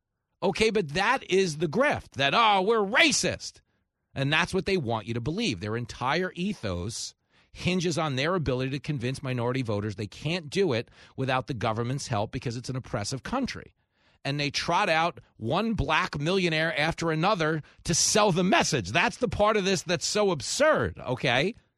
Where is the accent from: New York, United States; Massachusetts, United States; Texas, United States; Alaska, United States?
New York, United States; Levittown; because we grew up in Levittown, which was, of course, the biggest World War II settlement for American GIs returning home from the war.